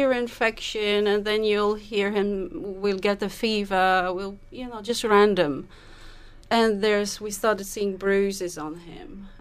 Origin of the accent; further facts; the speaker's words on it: Lebanon; So I'm from Lebanon